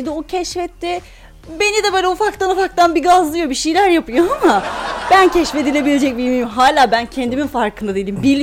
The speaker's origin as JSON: {"language": "Turkish", "region": "Afyonkarahisar", "country": "Turkey", "said": "Ben Afyon'da öyleydim. Afyonluyum. Ege'nin incisinde yaşıyorum."}